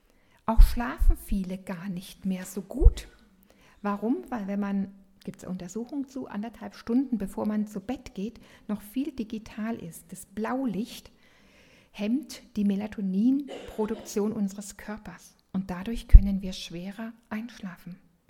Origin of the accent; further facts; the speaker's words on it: Berlin, Germany; Ich bin in Berlin groß geworden